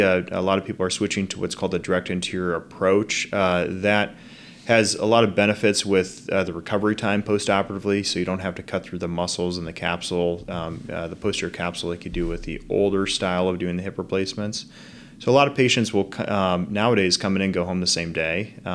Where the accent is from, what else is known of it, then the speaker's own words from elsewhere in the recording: Fort Dodge, Iowa, United States; So born and raised in Fort Dodge, and after graduating from St. Edmunds, I went down to the University of Iowa, where I completed my undergraduate training.